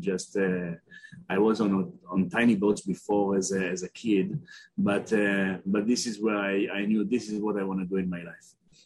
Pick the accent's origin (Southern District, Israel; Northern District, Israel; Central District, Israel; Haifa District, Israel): Haifa District, Israel; Haifa; English is a second language; Well, I'm from Israel, and since I was a kid, I grew up in Haifa, which is a bay city. It's one of the biggest seaports in Israel, and I was always close to the sea and the water